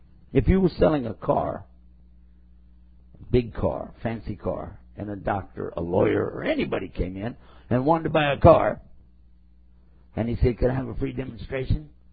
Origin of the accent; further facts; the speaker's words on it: Texas, United States; my fellow countryman from my home state of Texas